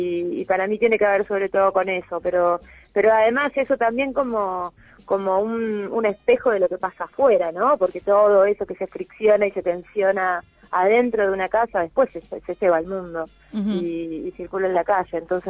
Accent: Uruguay; a mí me gusta decir que soy uruguaya, porque yo me siento muy uruguaya. No solo tengo a toda mi familia acá

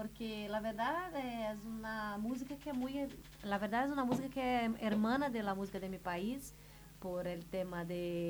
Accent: Brazil; Spanish is a second language; Y esto me causó gracia porque la gente en mi país toca samba.

